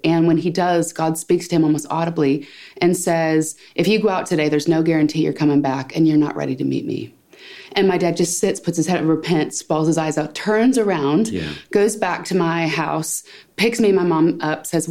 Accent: California, United States; In California, Northern California, actually really close to where Star Wars, the original movie in the Redwoods, was filmed.

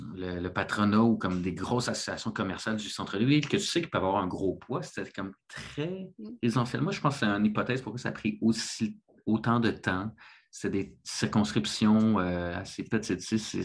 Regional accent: Montreal, Quebec, Canada; Parce que moi, en fait, j'ai grandi dans Saint-Michel. Donc, je connais très bien ce secteur-là

